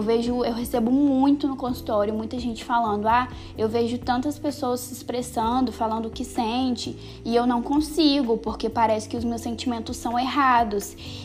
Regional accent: Brazil; é um sintoma que é muito comum entre nós que somos brasileiros, porque a gente tem essa cultura.

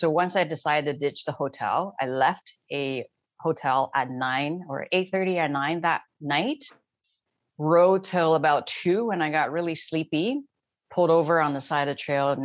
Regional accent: Taiwan; I grew up in Taiwan, where academics is king and sports is really low on the totem pole.

